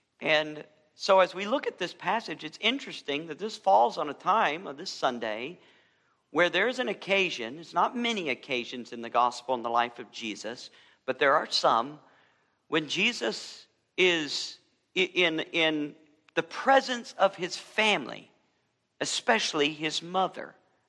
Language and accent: English; Alabama, United States; also born or lived in Georgia; I remember growing up in Alabama and Georgia